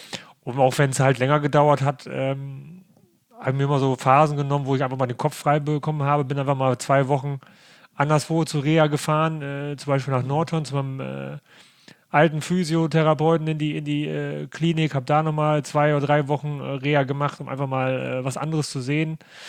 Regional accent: Osnabrück, Lower Saxony, Germany; born there; Ich bin in Osnabrück geboren, ich habe Familie da, meine Mutter wohnt da noch und mein Bruder und Verwandtschaft, Freunde.

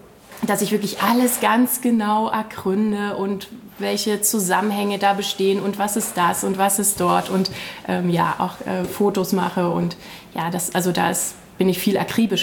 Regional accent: Königsbrück, Saxony, Germany; now in Leipzig, Germany; Ursprünglich komme ich aus einem kleinen Ort in der sogenannten Westlausitz aus Königsbrück. Also ich bin sozusagen auch in der Provinz aufgewachsen, wohne jetzt in der Großstadt

